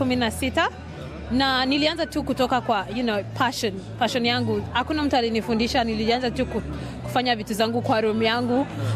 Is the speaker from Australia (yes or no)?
yes; Adelaide, South Australia, Australia; natoka Adelaide, South Australia.